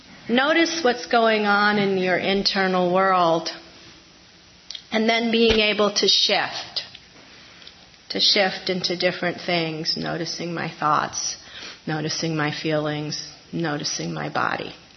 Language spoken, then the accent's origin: English; New York City, New York, United States; when I grew up in New York City, I lived in this Irish Catholic, Irish Italian, and then there was a smattering of Jewish people.